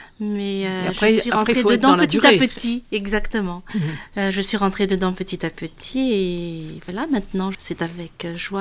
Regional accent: Madagascar; moved away as an adult; now in France; Oui, je suis malgache. Je suis malgache. Donc, je suis venue en France pour faire mes études. J'ai fait mes études à Lyon.

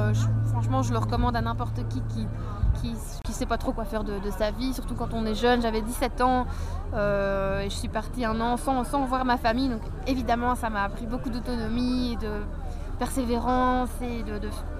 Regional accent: Belgium; il fait beau alors que ça fait plusieurs jours qu'il pleut, surtout chez nous en Belgique

